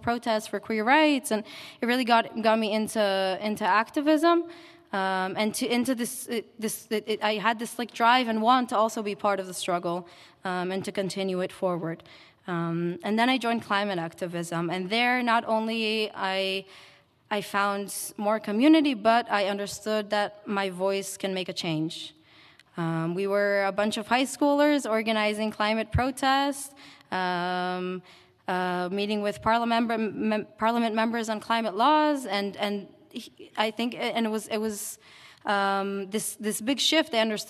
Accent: Tel Aviv, Tel Aviv District, Israel; And growing up, I grew up in Tel Aviv.

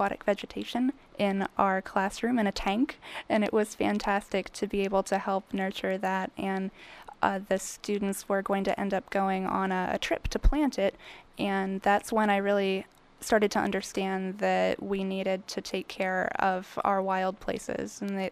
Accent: Richmond, Virginia, United States; So here, I grew up in the Richmond area.

